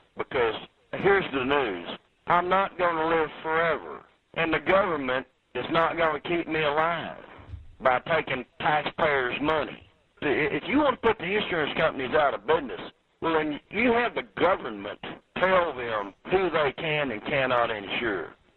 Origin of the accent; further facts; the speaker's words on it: Bellmead, Texas, United States; I'm from Bellmead, Texas.